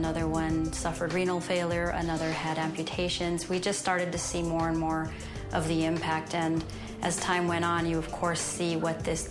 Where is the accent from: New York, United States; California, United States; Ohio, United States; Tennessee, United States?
California, United States; Los Angeles; I'm third generation born Mexican American, and I grew up in East Los Angeles. My parents are here, we're all Mexican Americans.